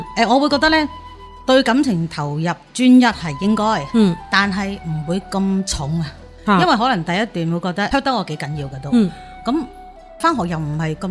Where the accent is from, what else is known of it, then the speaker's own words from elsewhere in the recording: New Territories, Hong Kong; 我新界人嚟嘅吓